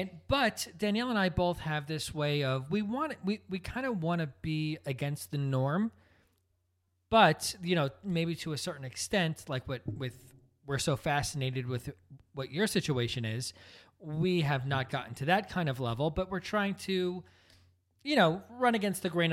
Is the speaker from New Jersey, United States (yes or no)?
yes; New Jersey, United States; Just from where we come from, you know, we're from New Jersey. We come from a very traditional upbringing